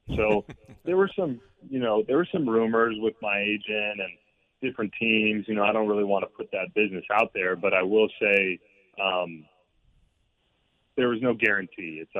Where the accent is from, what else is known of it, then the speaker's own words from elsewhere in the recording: Fresno, California, United States; So first thing I went up to him and told him was, hey, I'm from Fresno. I'm from the Valley.